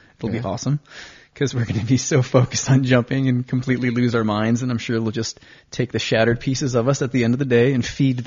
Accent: Connecticut, United States; Then, went to my home state's university. I went to UConn.

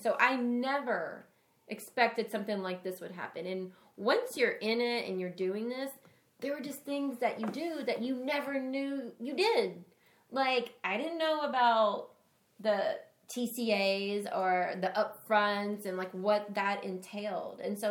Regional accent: Tennessee, United States; I grew up in Tennessee. Like, this was never on my radar.

